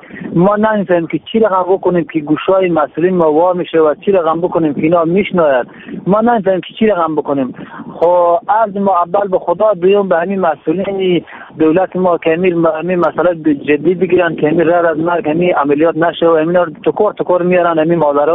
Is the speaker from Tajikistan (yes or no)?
no; Afghanistan; از ولایت خور از ولسوالی تیواره می باشم.